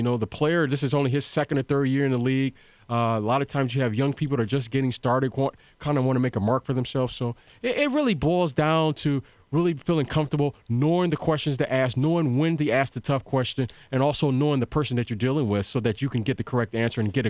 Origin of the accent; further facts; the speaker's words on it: Detroit, Michigan, United States; I grew up in Detroit, Michigan, and I remember I had the opportunity to go to a Catholic high school.